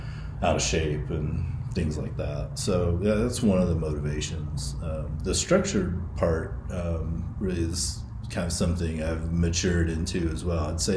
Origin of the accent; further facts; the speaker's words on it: Southeast, United States; now in New Mexico, United States; The first thing was I just mentioned that I'm from the Southeast, and typically when I go back home, I usually come back to New Mexico with some motivation to do something healthy.